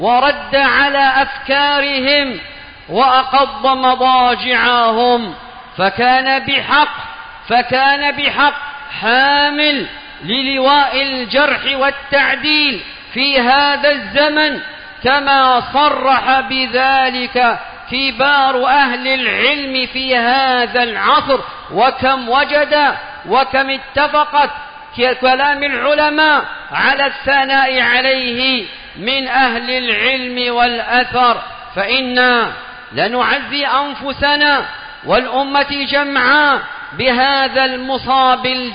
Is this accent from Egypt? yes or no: no; Yemen